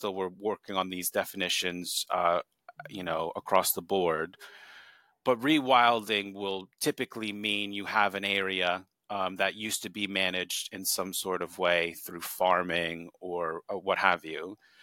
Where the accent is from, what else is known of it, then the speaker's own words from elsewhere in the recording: Washington, District of Columbia, United States; I'm from America, Washington, D.C. We've got a great zoo there, Smithsonian Zoo.